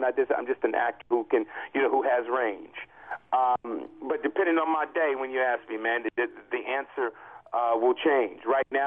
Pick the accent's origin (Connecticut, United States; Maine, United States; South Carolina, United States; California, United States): California, United States; Compton; growing up in Compton.